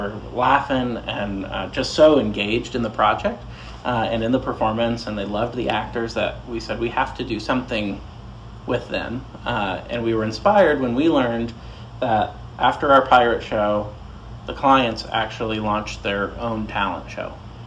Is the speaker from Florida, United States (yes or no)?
yes; St. Petersburg, Florida, United States; I grew up here in St. Pete. I went to Osceola High School.